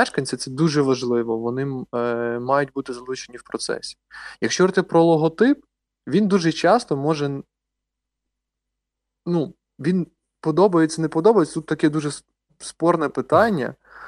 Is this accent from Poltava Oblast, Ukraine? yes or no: yes; Poltava, Poltava Oblast, Ukraine; Я з Полтави.